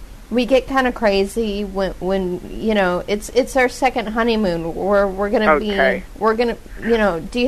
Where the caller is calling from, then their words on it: United States; Okay, I'm not familiar with this because I'm actually calling from America, and I've never been there before.